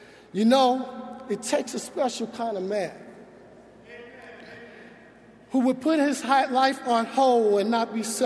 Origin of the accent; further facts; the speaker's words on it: Deep South, United States; And while growing up in the Deep South, my parents often instilled in me the value for speaking for those who can no longer speak for themselves